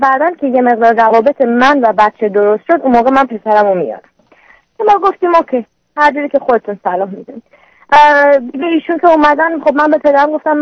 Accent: Iran; now in San Diego, United States; ما 98 از ایران اومدیم

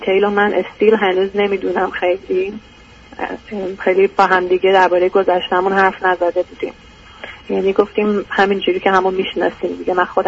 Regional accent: Iran; moved away as an adult; من تو ایران انجینیرینگ خونده بودم و بعدش هم سر کار میرفتم، تا اینکه بعد اپلای کردم اومدم از ایران بیرون و اومدم اینجا، و میشه گفت که نیوکامر بودم.

